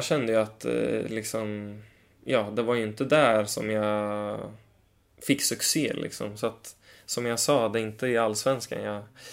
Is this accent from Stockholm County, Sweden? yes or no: no; Kumla, Örebro County, Sweden; där jag växte upp i Kumla